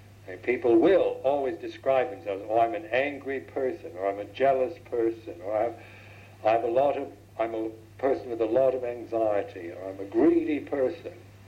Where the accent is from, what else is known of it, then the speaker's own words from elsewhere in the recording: United States; born there; Say, I am a Buddhist monk. I was born in the United States. I am abbot of Amravati.